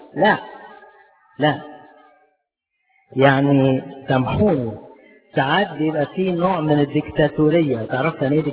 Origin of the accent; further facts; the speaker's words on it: Upper Egypt, Egypt; انا صعيدي من فين؟ من صعيد الجواني